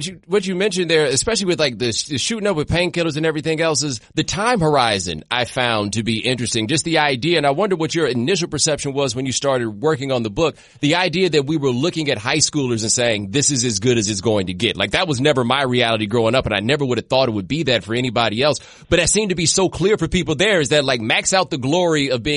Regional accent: Houston, Texas, United States; I thought, and I grew up in Texas. I grew up in more of the eastern part of the state.

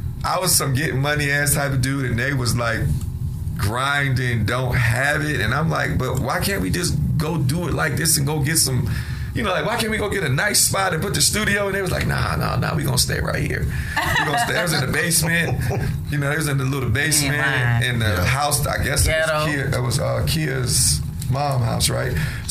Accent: New York City, New York, United States; I grew up in it. I'm from New York. I grew up in the Bronx, seeing all the DJs in the park.

